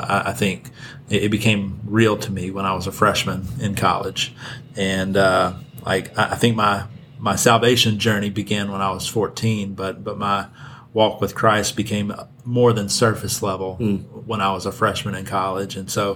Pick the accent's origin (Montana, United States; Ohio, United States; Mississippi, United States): Mississippi, United States; Senatobia; So I grew up in Senatobia, Mississippi, up in North Mississippi. Spent 20 years of my life there.